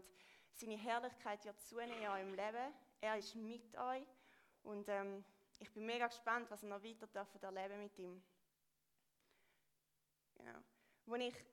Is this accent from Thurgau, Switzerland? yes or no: yes; Thurgau, Switzerland; Genau, ich komme aus dem Thurgau, aus dem Bodensee.